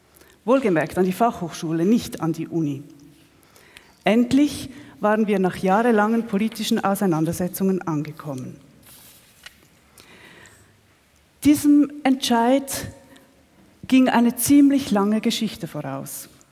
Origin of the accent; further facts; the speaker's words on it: Switzerland; accent: Swiss; Das ist Hochdeutsch mit Schweizer Akzent.